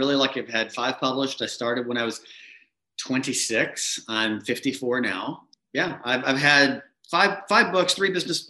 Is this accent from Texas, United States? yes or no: yes; Texas, United States; also born or lived in New York; I grew up in West Texas and played tennis all over the world and played at the University of Oklahoma